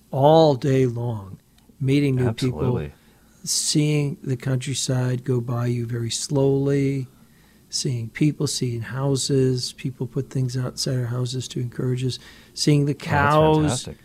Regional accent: Chicago, Illinois, United States; I had to muscle through because I'm from Chicago. I'm a Bears fan, and I was in Green Bay, which is Packers territory.

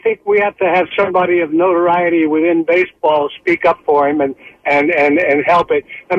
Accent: Philadelphia, Pennsylvania, United States; now in Irvine, United States; I'm from Philly, but I live in California.

